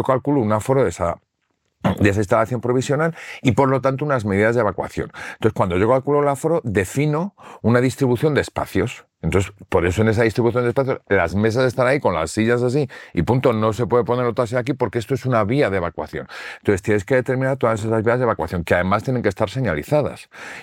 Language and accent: Spanish; Madrid, Community of Madrid, Spain; yo soy de Madrid